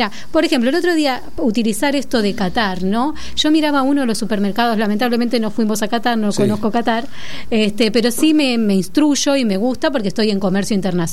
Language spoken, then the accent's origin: Spanish; Argentina; Pero sí lo utilizó la idiosincrasia de la gente, de nosotros como argentinos